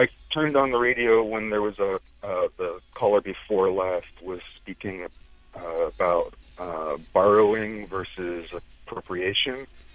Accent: East Coast, United States; also born or lived in Southwest; Myself, I am white. I grew up Jewish on the East Coast. I moved west. I lived in the Southwest

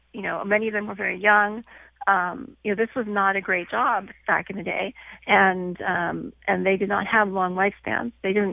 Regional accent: Pacific Northwest, United States; also born or lived in Cleveland, United States; I grew up here actually in the Pacific Northwest. My family left Cleveland when I was a preschooler.

